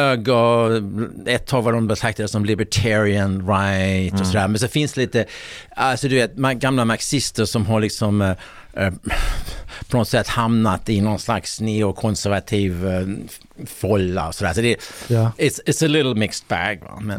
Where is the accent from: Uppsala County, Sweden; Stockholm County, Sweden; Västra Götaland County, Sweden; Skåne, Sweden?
Skåne, Sweden; Helsingborg; born there; Men jag var född i Helsingborg.